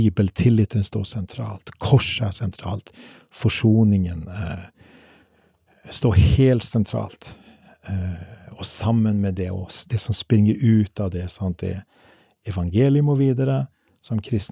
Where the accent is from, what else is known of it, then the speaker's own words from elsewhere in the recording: Sweden; Nå tenker du at siden jeg kommer fra Sverige, som har vært nøytralt helt frem til nå